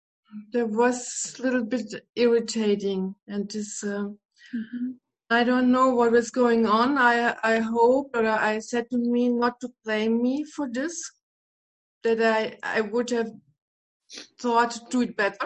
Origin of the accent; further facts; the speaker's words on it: Germany; English is a second language; It's not so easy for me. I'm from Germany